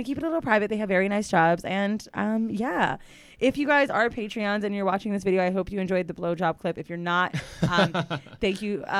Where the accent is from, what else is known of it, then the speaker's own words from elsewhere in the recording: San Francisco, California, United States; born there; I was born in San Fran.